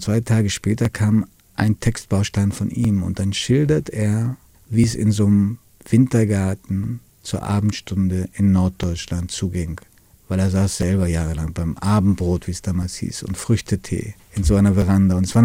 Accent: Italy; also born or lived in Sweden; ich bin in Schweden geboren worden. Ich kam dann als kleiner Junge nach Italien in eine italienische Großfamilie.

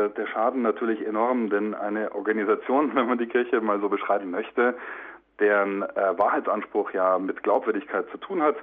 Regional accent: Bavaria, Germany; vielleicht auch rund um Köln oder wo ich herkomme, aus Bayern haben

